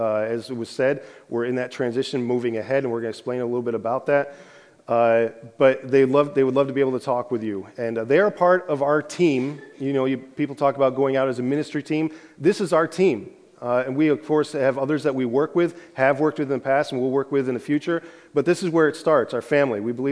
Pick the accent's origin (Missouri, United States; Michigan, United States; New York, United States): New York, United States; Henrietta; I grew up here in New York State, south of Rochester, in Henrietta.